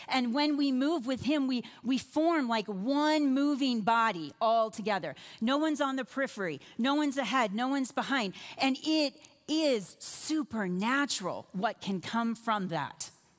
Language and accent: English; Iowa, United States; Listen, I'm from Iowa, and I'm just going to tell you right now that Colorado potlucks are lacking. I'm from Amish country.